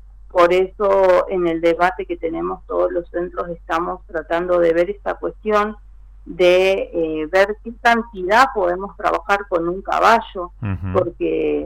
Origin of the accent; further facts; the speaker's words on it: Zapala, Neuquén, Argentina; Yo soy de Zapala